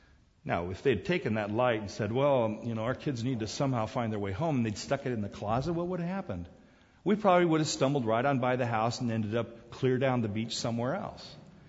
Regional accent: South Korea; also born or lived in Borneo; I grew up in Korea and also in Borneo

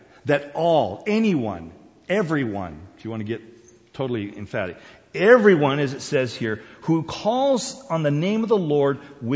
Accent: South Korea; as I grew up in Korea. We would go to the beach every summer, meet the same people.

